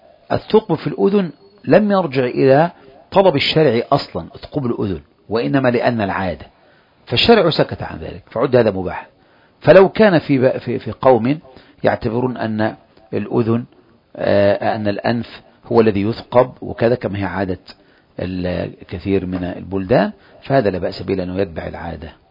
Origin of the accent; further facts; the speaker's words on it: Egypt; أي امرأة ترى امرأة مثلا عندنا في مصر مثلا تثقب الأذن